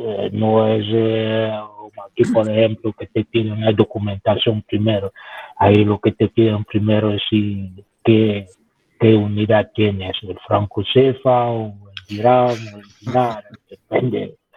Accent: Cameroon; Spanish is a second language; moved away; cuando yo salí de Camerún, tiré mi documentación

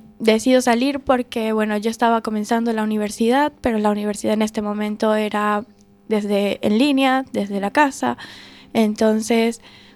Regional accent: Venezuela; moved away as an adult; No, yo me fui de Venezuela cuando tenía 18.

